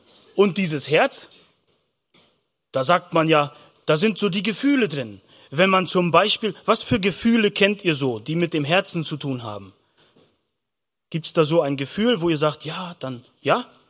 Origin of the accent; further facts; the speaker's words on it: Northern Germany, Germany; now in Austria; oder wir sind mittlerweile 14 Jahre in Österreich. Ich traue mich immer noch nicht Skifahren. Ich komme halt aus dem Norden Deutschlands